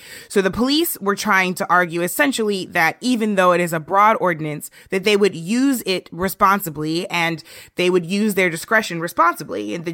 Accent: St. Louis, Missouri, United States; There was some more good news in the world of policing and the people this week in my hometown of St. Louis.

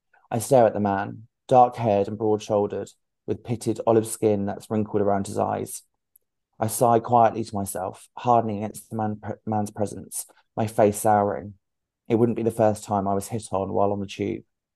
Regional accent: East of England, United Kingdom; now in Hove, United Kingdom; Yeah, so I grew up in Essex and then I moved here, wow, almost 3 years ago.

